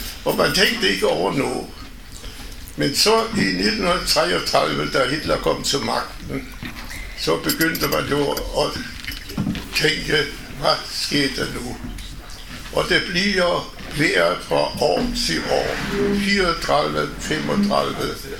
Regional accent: Germany; now in Denmark; jeg er født i Tyskland, og det er jo bare dengang under nazismen. Da Hitler kom til magten, der var jeg 10 år gammel. Og så var det jo det, altså jeg var den eneste jøde i den skole

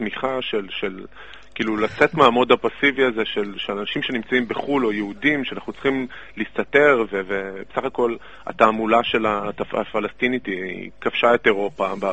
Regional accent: Ashkelon, Southern District, Israel; כן, אני מאשקלון.

